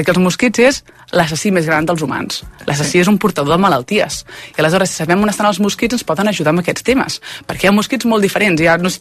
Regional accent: Catalonia, Spain; tal com som catalans

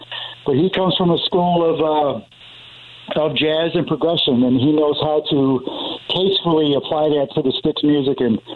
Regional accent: Horseheads, New York, United States; Yeah, I'm from Horseheads, Elmira. I live, just about 10 miles, about 12 miles south of Seneca Lake.

